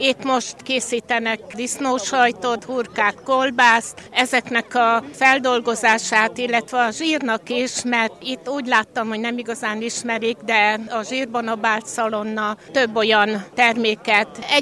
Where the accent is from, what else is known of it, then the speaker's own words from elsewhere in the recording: Great Hungarian Plain, Hungary; Újszászváros alpolgármestere, Magyarországról, az Alföldről jöttünk.